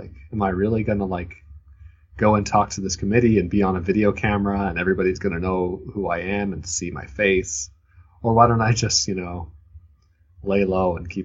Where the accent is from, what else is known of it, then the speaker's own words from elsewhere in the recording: Kentucky, United States; I'm from Kentucky, and in Eastern Kentucky, in Appalachia, there are conditions that people wouldn't even recognize as being like in America.